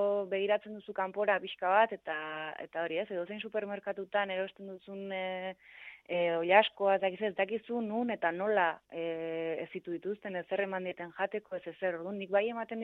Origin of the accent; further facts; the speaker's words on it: San Sebastián, Basque Country, Spain; born there; ni Donostiko parte zarrean jaio naiz, ikusi dut arraia nola sartzen den portuan